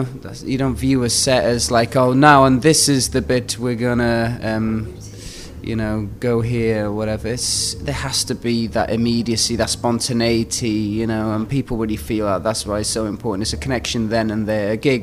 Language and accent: English; Wales, United Kingdom; growing up in North Wales, we didn't have many references. We only had one club down the road, you know what I mean? So it was in some ways quite an insular upbringing.